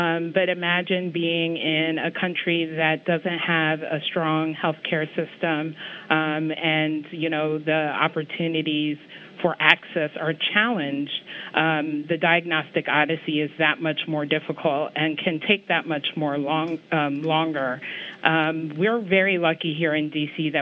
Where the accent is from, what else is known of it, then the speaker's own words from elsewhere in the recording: Baltimore, Maryland, United States; We grew up in Baltimore, Maryland. My parents are from Ghana.